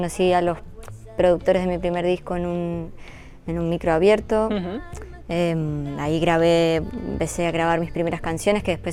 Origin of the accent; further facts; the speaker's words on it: Mendoza, Argentina; now in Barcelona, Spain; Siempre desde casa, yo soy de Mendoza, de la provincia de Mendoza